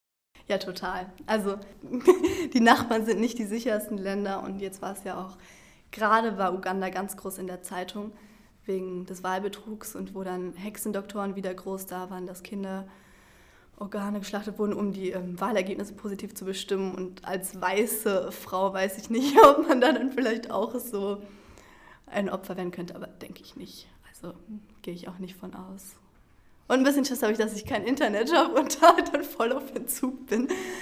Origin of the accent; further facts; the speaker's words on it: Freiburg, Baden-Württemberg, Germany; ich komme aus Freiburg